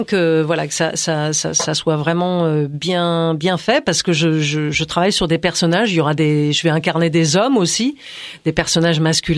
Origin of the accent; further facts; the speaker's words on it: Saumur, Pays de la Loire, France; born there; je suis née à Saumur, au théâtre de Saumur.